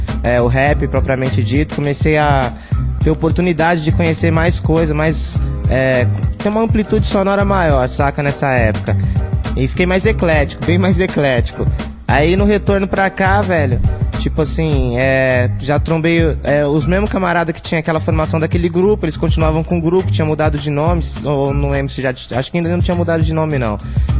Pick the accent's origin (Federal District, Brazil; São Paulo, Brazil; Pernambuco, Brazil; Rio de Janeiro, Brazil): São Paulo, Brazil; moved away; eu vim de São Paulo, sou natural de São Paulo, né, quando eu vim pra cá